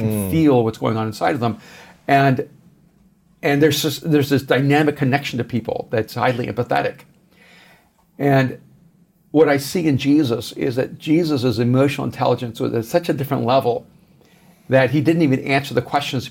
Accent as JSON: {"language": "English", "country": "El Salvador", "second_language": "English", "said": "I mean, I'm from El Salvador, and you know, my region of the world has two forms of government, revolution and dictatorship."}